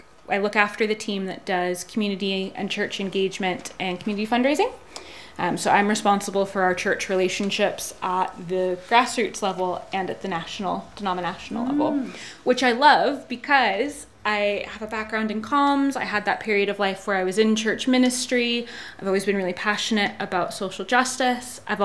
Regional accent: California, United States; now in Scotland; I'm from California. I did not come here for the weather, but that's another story. I grew up in a really rural and evangelical setting before the days of Trump country, but what we might now call Trump country.

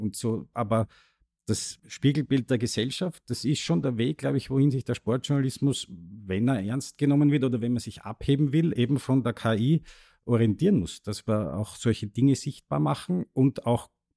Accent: Austria; am einfachsten geht es bei uns in Österreich immer mit dem Beispiel Tennis, mit Thomas Muster und Dominik Thiem

